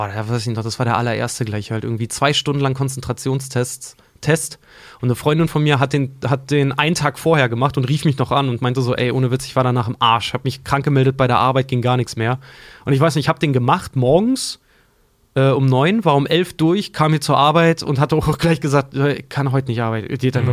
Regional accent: Germany; Ich bin halt aufgewachsen so im Nachwende-Deutschland

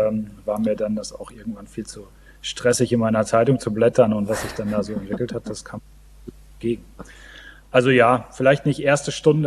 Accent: Northern Germany, Germany; now in Melle, Germany; Also ich komme aus Norddeutschland, bin wohnhaft in Melle.

